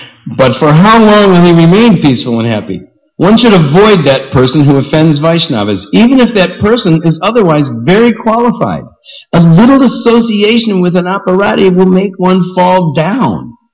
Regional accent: Ireland; because I'm Irish and I got all kinds of whacked out false ego, stupid stuff

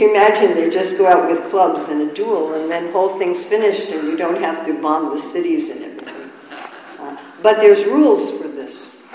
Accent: New York, United States; As he said, I'm from New York. We speak very fast.

